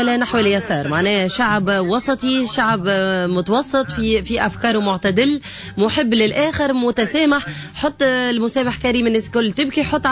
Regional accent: Tunisia; لباسنا وهويتنا وافكارنا التونسية ولهجتنا التونسية

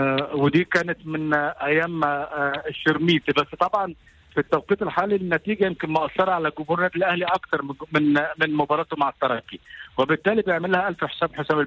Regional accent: Egypt; الناس بتتكلم عندنا في مصر أو الإعلام بيتكلم

